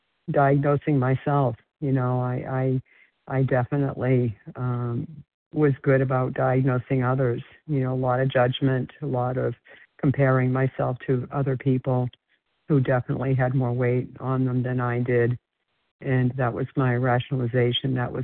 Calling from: Florida, United States; And I'm calling from Florida this morning.

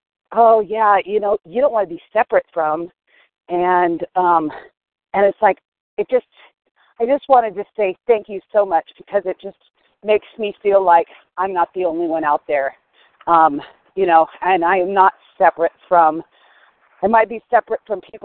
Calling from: California, United States; Okay. I'm calling from California.

